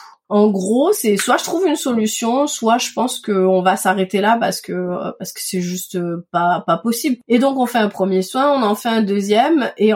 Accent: Toulouse, Occitanie, France; Alors, moi, je suis née et j'ai grandi à Toulouse avec une petite année également à Madagascar, puisque mon papa est né et a grandi toute son enfance, toute sa jeunesse à Madagascar. Donc on a fait un petit tour là-bas quand j'étais enfant, mais essentiellement à Toulouse.

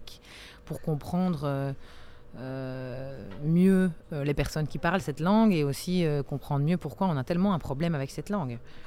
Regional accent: Gilly, Wallonia, Belgium; Moi, je suis née à Charleroi et j'ai grandi en grande partie à Gilly, justement.

